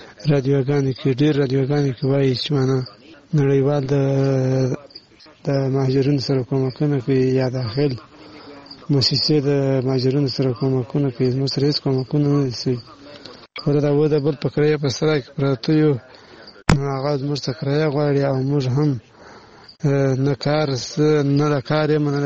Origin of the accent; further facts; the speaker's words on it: Murad, Badghis, Afghanistan; now in Kandahar, Afghanistan; افغان یم د کندهار ولایت څخه تاسو ته مسیج لیږم. ستاسو د بادغیس ولایت باندې مراد ولسوالۍ مې خو په الحال اوس په کندهار کې اوسېږم. موږ مهاجرین د پاکستان نه راغوښتي یو